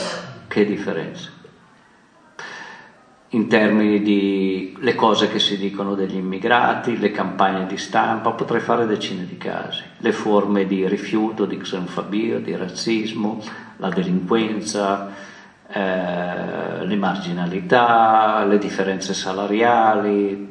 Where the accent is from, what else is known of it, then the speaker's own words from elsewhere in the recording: Milan, Lombardy, Italy; Io sono milanese